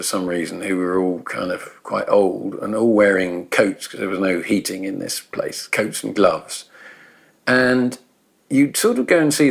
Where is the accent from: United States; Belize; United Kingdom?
United Kingdom; England; even as I was growing up in England, you know, or Britain